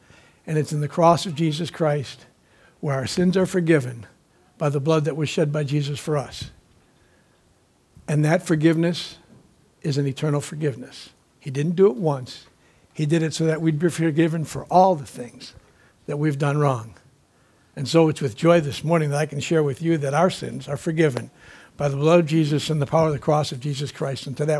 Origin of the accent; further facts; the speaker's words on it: Buffalo, New York, United States; Thinking about that the other day, I thought about growing up in Buffalo.